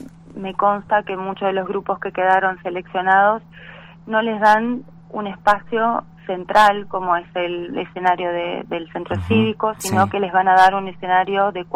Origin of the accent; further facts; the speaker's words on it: Bariloche, Río Negro, Argentina; nosotros andanzas hace 7 años que estamos acá en Bariloche. Yo soy oriunda de Bariloche